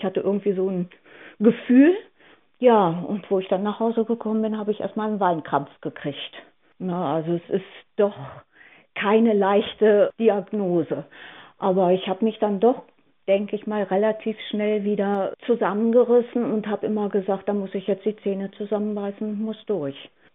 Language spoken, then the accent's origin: German; Dransfeld, Lower Saxony, Germany; Ich komme aus der Samtgemeinde Dransfeld und bin vor 8 Jahren an Krebs erkrankt.